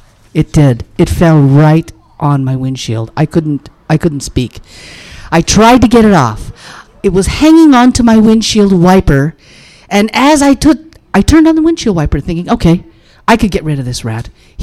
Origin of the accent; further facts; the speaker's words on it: California, United States; So I thought, when I'm from California, I thought to myself, geez, self, what should I talk about in New York?